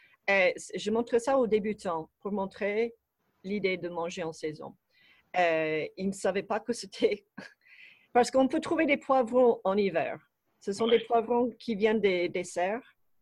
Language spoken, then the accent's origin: French; Midwest, United States; French is a second language; now in France; Parce que je venais du Midwest où là, on mange très simplement.